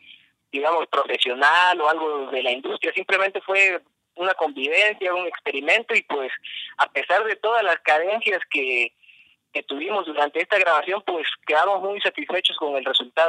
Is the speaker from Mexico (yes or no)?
yes; Otatitlán, Veracruz, Mexico; now in Xalapa, Mexico; Yo actualmente radico en Jalapa, Veracruz, pero soy originario de Otatitlán, Veracruz, mejor conocido como el Santuario, la Tierra del Cristo Negro.